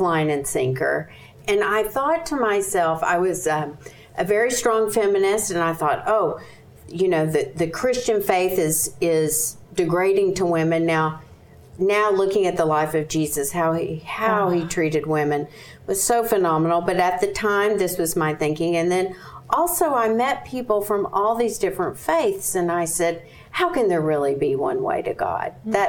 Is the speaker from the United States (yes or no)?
yes; Longview, Texas, United States; also born or lived in Oklahoma; I was born in Oklahoma in a small town. Then at age five, my parents divorced. And so my mother moved to Texas and married a wonderful man … I grew up in Longview, Texas.